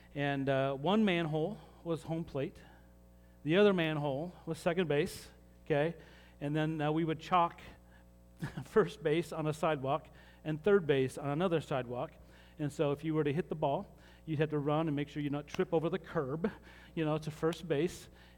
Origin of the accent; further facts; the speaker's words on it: Salt Lake City, Utah, United States; Well, growing up in Salt Lake City, Utah, like most kids, I didn't really like watching baseball on TV.